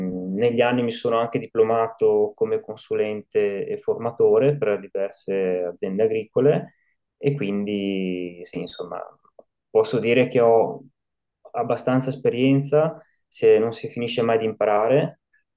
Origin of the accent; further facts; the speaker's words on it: Trentino-Alto Adige, Italy; io vengo dal Trentino